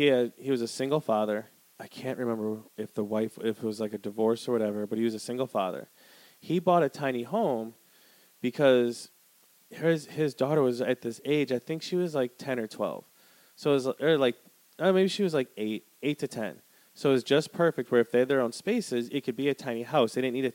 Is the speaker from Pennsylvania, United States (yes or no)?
no; Wisconsin, United States; when I was a teenager, my hometown of Wisconsin was fucking minuscule.